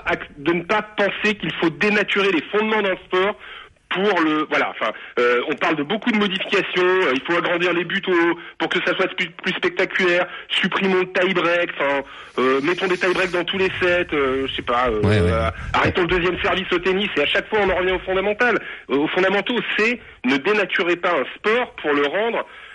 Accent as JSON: {"language": "French", "country": "France", "said": "Parce que chez nous, en France"}